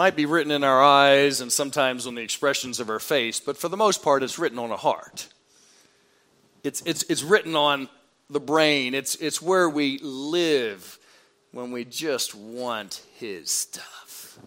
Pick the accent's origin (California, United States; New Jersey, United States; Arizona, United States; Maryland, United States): Maryland, United States; It could have been back home where I grew up in Maryland